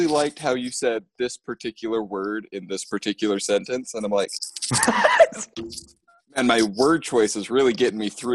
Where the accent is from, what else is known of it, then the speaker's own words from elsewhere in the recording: Idaho, United States; I mean, I'm from Idaho. Like I have a love-hate relationship with it.